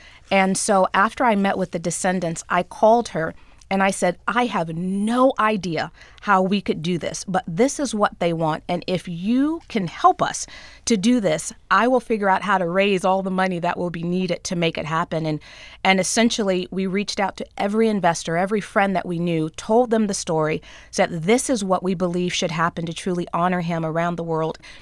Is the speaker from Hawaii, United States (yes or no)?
no; Tennessee, United States; born and raised in Tennessee.